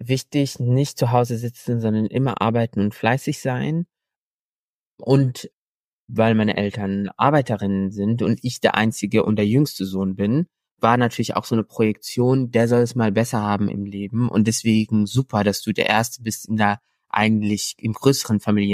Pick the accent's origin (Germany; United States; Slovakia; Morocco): Morocco; ich bin ja in Marokko zum größten Teil aufgewachsen